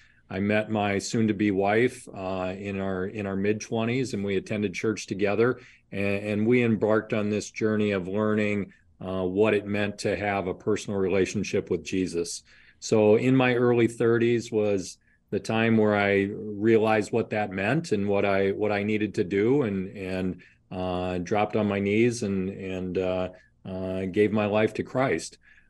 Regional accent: Columbus, Ohio, United States; born there; also born or lived in Indiana / Iowa; So my early years were spent in Ohio, Indiana, and Iowa before moving up to Minnesota to go to college.

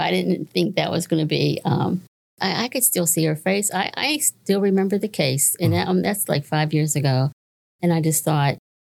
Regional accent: Pennsylvania, United States; I was from Pennsylvania, so I really didn't know the EAPs down in South Carolina.

